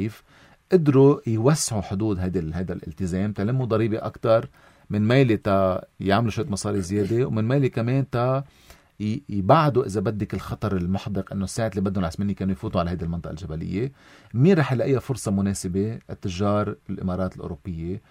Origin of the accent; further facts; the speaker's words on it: Lebanon; نحن كلبنانيين